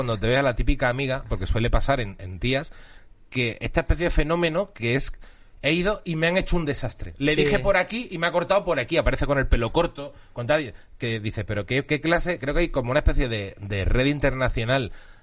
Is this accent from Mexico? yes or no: no; Seville, Andalusia, Spain; Yo recuerdo mi infancia en Triana